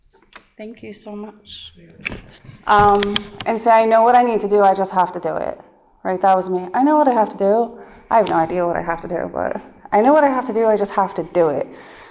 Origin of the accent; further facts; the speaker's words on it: Pennsylvania, United States; now in Philadelphia, United States; Because even though I'd been in Philly for a while, I'm from the Poconos, so I didn't like know a ton of people.